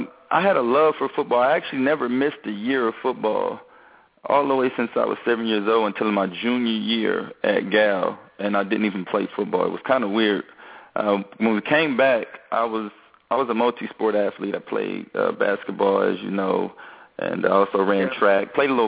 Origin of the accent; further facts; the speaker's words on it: San Francisco, California, United States; I was born in San Francisco, you know, raised in Fillmore to be exact.